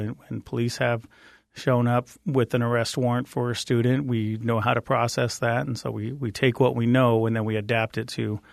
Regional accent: Arizona, United States; I'm originally from the West Valley, grew up in the West Valley, though, and yes, I'm well aware of the impact.

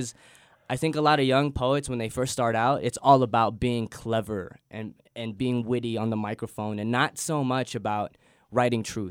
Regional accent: Guam; because growing up in Guam, you're so far away from everything, right? And when you leave the island

